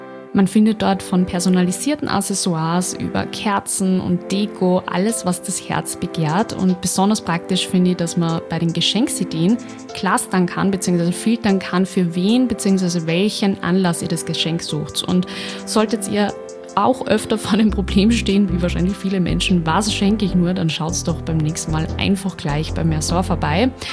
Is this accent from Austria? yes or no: yes; Linz, Upper Austria, Austria; Ich komme eigentlich ja aus Linz, habe aber Familie in Nordtirol